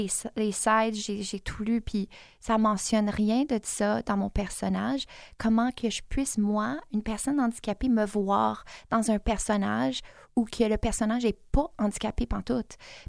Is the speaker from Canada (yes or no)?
yes; Ontario, Canada; now in Winnipeg, Canada; Je suis franco-ontarienne de base, mais depuis 6 ans, j'habite à Winnipeg.